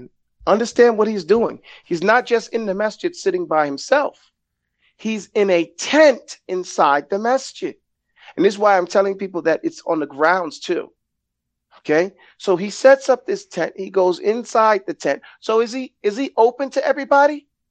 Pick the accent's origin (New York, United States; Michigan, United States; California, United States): New York, United States; Brooklyn; Now, I grew up in Brooklyn, New York